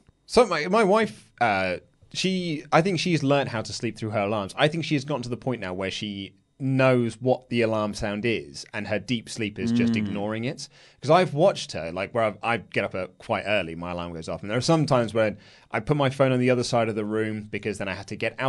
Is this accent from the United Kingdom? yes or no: yes; England, United Kingdom; maybe it's just because I'm an Englishman